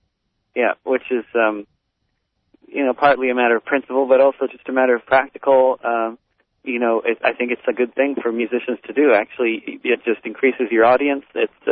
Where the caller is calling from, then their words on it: New York City, New York, United States; From New York City. We just played a gig in New York City at the Theater for a New City.